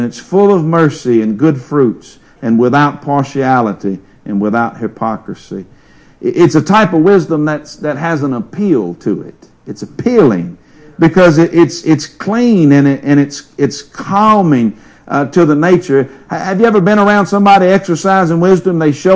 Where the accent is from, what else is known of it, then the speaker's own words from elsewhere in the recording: Covington, United States; you get toward Covington, which y'all know it's a lot different from when I was raised in Covington, a major difference.